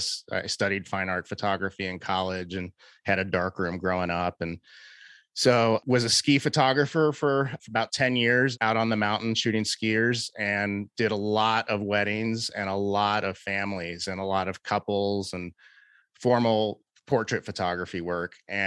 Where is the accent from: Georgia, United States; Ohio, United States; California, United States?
Ohio, United States; Cincinnati; I am from Cincinnati, Ohio, at East Side suburbs, went to all guys Catholic high school in Cincinnati.